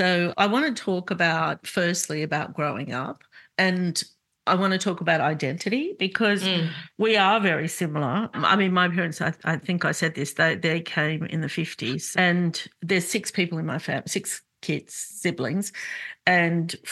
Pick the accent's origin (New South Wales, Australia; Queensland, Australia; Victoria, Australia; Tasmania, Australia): New South Wales, Australia; Glebe; we grew up in Glebe and it wasn't very multicultural.